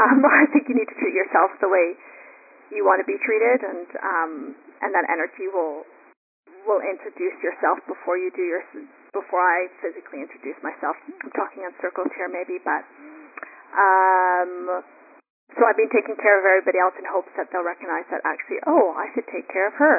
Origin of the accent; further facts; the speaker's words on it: Canada; Yeah. I live in Canada. It's like the safest country in the world. I live in a little hometown. I'm staying in my hometown right now, and it's like pristine where I live.